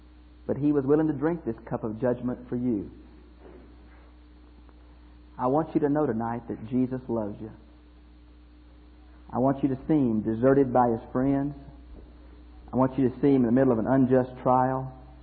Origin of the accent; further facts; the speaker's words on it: Houston, Texas, United States; Now friends, this cock crowing, I'm from Houston. We didn't have many cocks around my house.